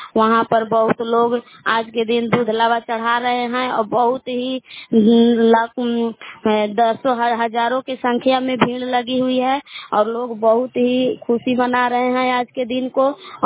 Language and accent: Hindi; Belaon, Bihar, India; मैं बिलाव की निवासी हूँ।